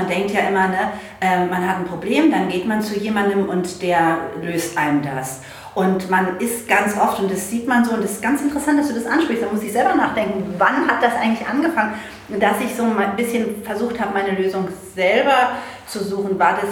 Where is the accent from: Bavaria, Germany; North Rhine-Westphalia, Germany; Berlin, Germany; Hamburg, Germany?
Berlin, Germany; Aber ich bin in Berlin aufgewachsen, auch wenn du jetzt Ernährung ansprichst, mit Currywurst und Pommes.